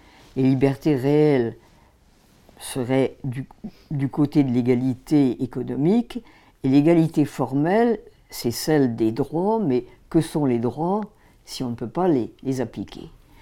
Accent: France; J'appartiens, évidemment, à la France. Je suis française dans la carte d'identité.

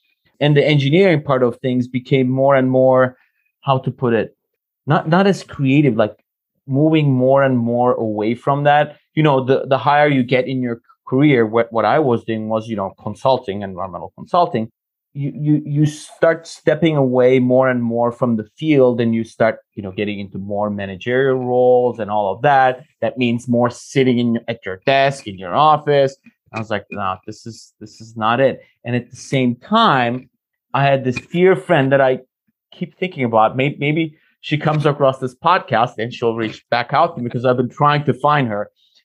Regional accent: Cyprus; You know, I'm from Cyprus in the Mediterranean, you know, but I didn't know anything else.

